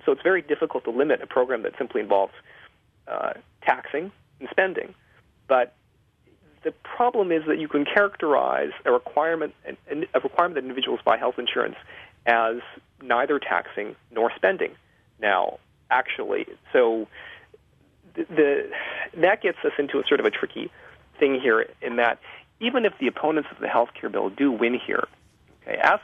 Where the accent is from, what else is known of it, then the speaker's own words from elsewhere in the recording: Canada; I have to admit here that I was born and raised in Canada, where we don't deal with private insurers.